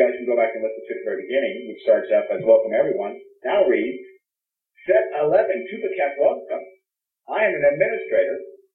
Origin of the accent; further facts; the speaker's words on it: United States; And one thing that struck me as an American, it kind of made me proud